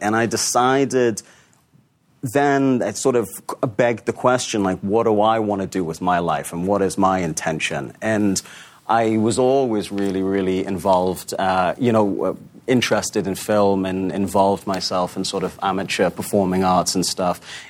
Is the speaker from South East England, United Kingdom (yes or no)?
no; Newcastle, North East England, United Kingdom; You know, I grew up in Newcastle, like you said, which is.